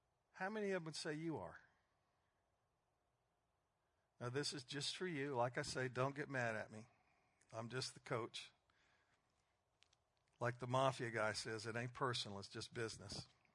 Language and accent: English; Alabama, United States; I own a pickup truck and I'm from Alabama.